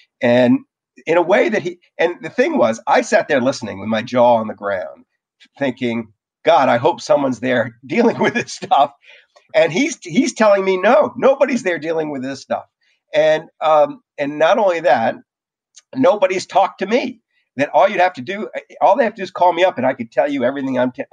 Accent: New Orleans, Louisiana, United States; I grew up in New Orleans. When I was growing up in New Orleans, the way you found out whether a hurricane was about to hit was you went outside, you know?

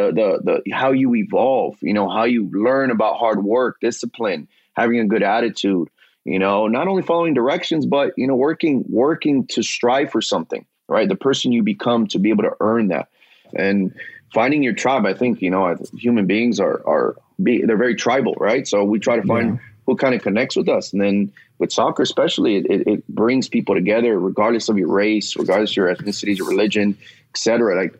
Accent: San Fernando Valley, California, United States; I grew up playing in the San Fernando Valley, really.

